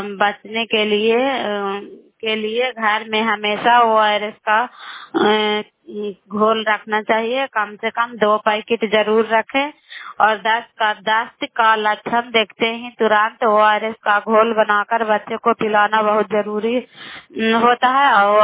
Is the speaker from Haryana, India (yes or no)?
no; Bihar, India; नालंदा जिला कराई ब्लॉक की निवासी हूँ